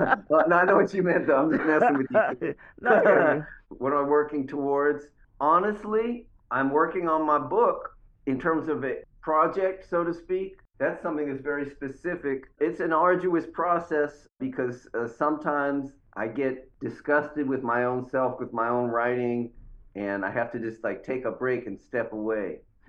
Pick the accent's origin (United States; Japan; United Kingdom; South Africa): United States; Berkeley, California; also born or lived in New York; my book begins with a whole chapter just about growing up in Berkeley, the people here who helped me. And then it goes to when I moved back to New York at 19